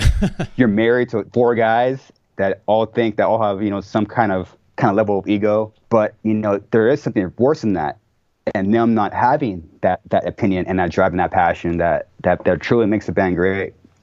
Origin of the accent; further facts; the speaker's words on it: California, United States; no, we're from California, there's all this competition, and we need to fucking dominate all of them.